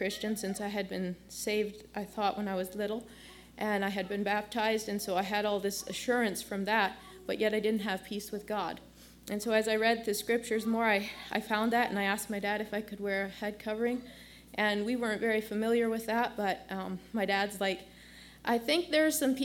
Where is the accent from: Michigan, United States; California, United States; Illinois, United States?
Michigan, United States; Detroit; I'm from Detroit, Michigan. And people that are Amish and Mennonite, they usually say I'm an English girl.